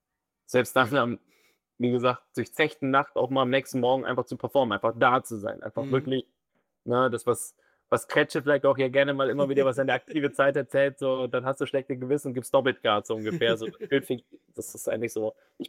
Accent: Bavaria, Germany; accent: Franconian; Also klar, der fränkische Akzent ist schon immer mal wieder durchgebrochen, aber der war zum Glück nicht so ganz ausgeprägt.

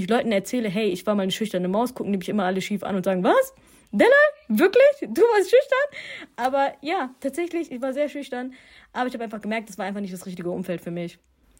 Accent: Duisburg, North Rhine-Westphalia, Germany; Denn ich bin aufgewachsen in Duisburg-Marxloh. Das ist bekannt, sag ich mal so.

